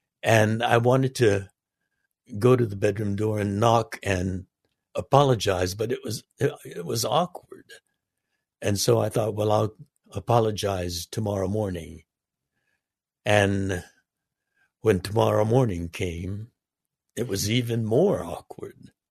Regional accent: Los Angeles, California, United States; in my hometown of Los Angeles, a white woman claimed that she was attacked and harassed by a Chinese man

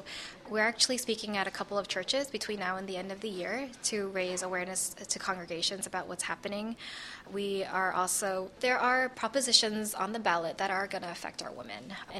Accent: New York City, New York, United States; also born or lived in Washington, D.C.; now in San Francisco, United States; Well, I grew up in New York City, and I came from Washington, D.C., where I ran a domestic violence organization for many years, and I moved out to San Francisco last year.

